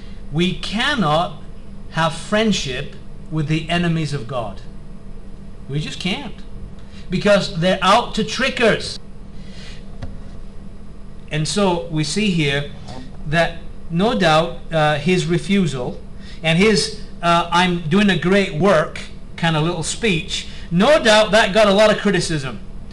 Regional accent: England, United Kingdom; even though I'm an Englishman

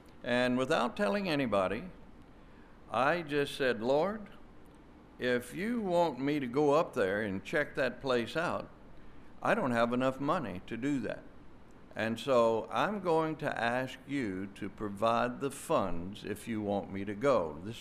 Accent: Sardis, Mississippi, United States; 30 years later, I am back in my hometown at Sardis, Mississippi.

